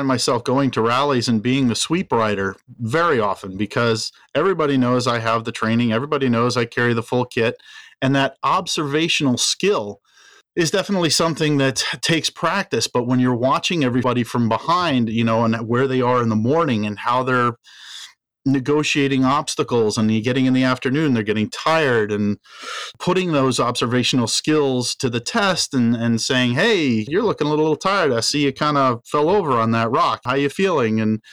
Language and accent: English; New England, United States; Scotty and I are both from the Northeast. We're both from New England